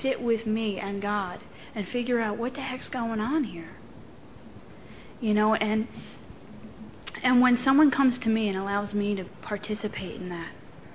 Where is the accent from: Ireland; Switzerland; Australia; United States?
Ireland; I'm sarcastic, I'm Irish